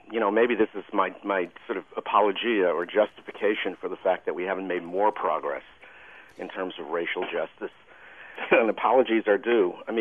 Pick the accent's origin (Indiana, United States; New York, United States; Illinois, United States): New York, United States; Bronx; It was the Bronx. No, you know, I mean, you know, it has this mythical status that you say, oh, I'm from the Bronx.